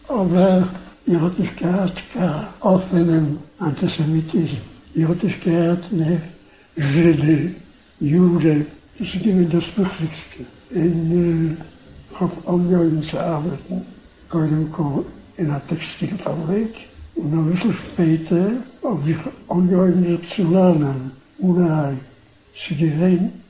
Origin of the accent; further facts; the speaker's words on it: Prague, Czechia; born there; German is a second language; Ich bin zurückgekommen von Prag, weil ich bin geboren in Prag